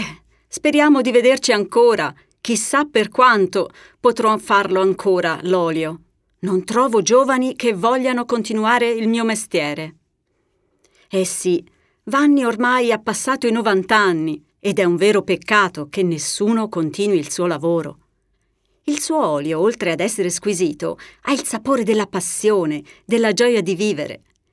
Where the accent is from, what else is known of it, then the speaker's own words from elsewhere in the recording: Tuscany, Italy; Quindi per me, che vengo dalla Toscana, l'olio extravergine di oliva è il principe dei condimenti.